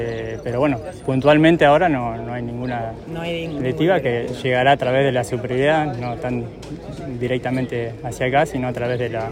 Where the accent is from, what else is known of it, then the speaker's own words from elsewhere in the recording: Colón, Entre Ríos, Argentina; Yo soy oriundo de Colón, Entre Ríos, así que bueno, así que bueno, un privilegio también poder estar pisando solo entrerriano